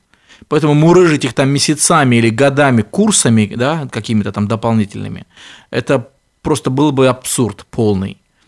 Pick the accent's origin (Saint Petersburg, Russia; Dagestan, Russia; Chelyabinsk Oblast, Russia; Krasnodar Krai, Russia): Dagestan, Russia; Я вообще родом из Дагестана, я прожил там 27 лет.